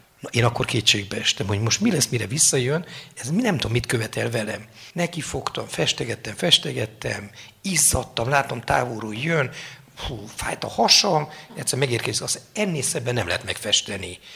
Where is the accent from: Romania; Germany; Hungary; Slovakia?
Romania; Lăzarea, Harghita; Én a Szárhegyi táborban nőttem fel. Én egész kicsi koromtól ott voltam a táborban.